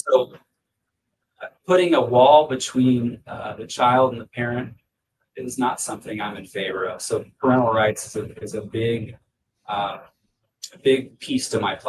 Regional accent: Spokane, Washington, United States; A little bit about myself. I grew up in Spokane. I went to North Central High School, graduated 20 years ago now, back in 2005. Went on to WSU

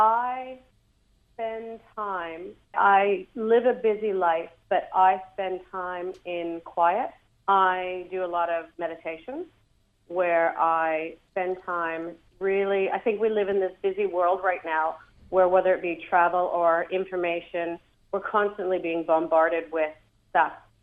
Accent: Canada; I'm in a mixed marriage. Philip's Korean, and I'm Canadian.

